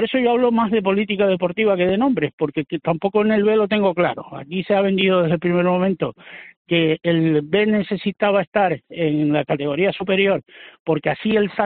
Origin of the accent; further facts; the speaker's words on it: Canary Islands, Spain; Y también sé que como jugador canario no se puede afrontar esa categoría.